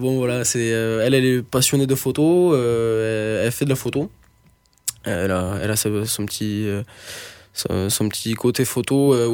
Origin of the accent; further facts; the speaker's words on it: Villefranche-de-Rouergue, Occitanie, France; also born or lived in Rodez; Je suis né à Rodez, pour raconter un petit peu, je suis né prématuré, donc à 6 mois. Donc, ma mère a dû me faire naître à Rodez plutôt qu'à Villefranche. Pourtant, je suis toujours de, j'ai toujours été de Villefranche.